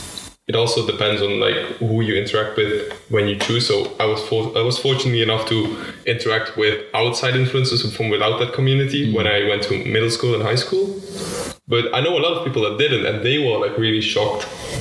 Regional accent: Netherlands; because I grew up in the Netherlands, but I also grew up in a small village. So it's not just that I stayed in one location, also a small community.

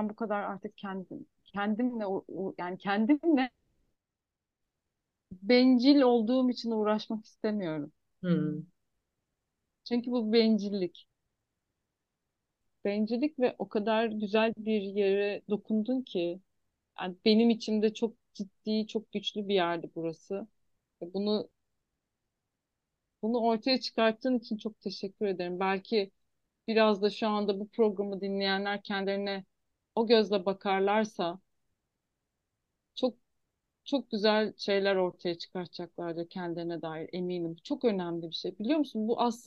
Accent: Hatay, Turkey; Hataylıyız. Ben hemen yola çıktım, gittim.

